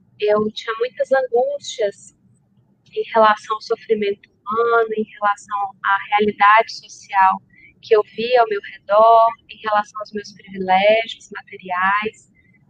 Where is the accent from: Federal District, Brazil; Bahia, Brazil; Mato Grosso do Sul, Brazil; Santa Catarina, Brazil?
Bahia, Brazil; Salvador; moved away as an adult; now in São Gonçalo, Brazil; Já tem um tempinho que eu tô fora da minha terra, que eu tô fora da Bahia, já tem 10 anos, desde que eu casei. E eu sinto bastante saudade, inclusive, me tornei espírita aos 14 anos, lá em Salvador.